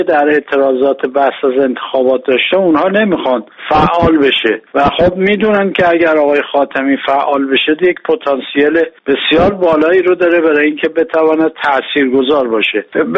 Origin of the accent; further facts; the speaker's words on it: Iran; ما مردم ایران خیلی هوشیاریم.